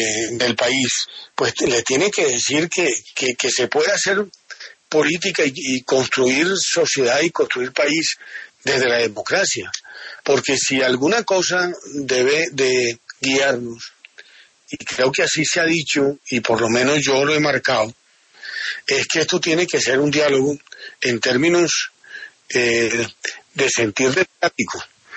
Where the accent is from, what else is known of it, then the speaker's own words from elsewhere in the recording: Colombia; yo soy un colombiano